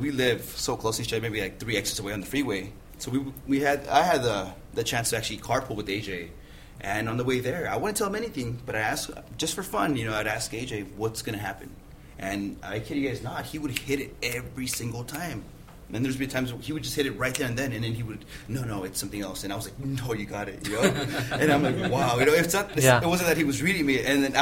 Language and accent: English; Santa Ana, California, United States; I'm a native of Orange County. I was born and raised in Santa Ana.